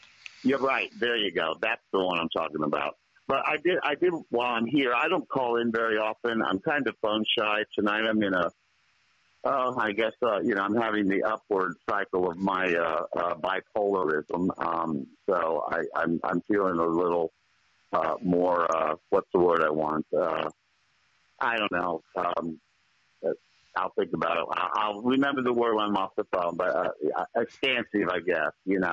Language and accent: English; Urbana, Ohio, United States; Oh, so you've been to my hometown, huh?